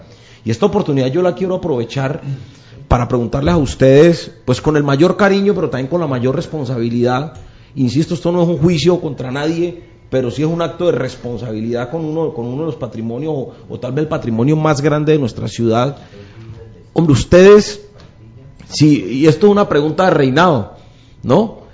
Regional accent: Cali, Valle del Cauca, Colombia; lo que yo he visto como caleño

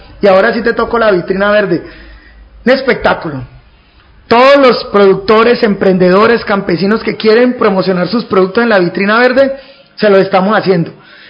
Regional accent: Valle del Cauca, Colombia; somos proactivos, pero eso somos los vallecaucanos. Vallecaucanos emprendedores, invencibles

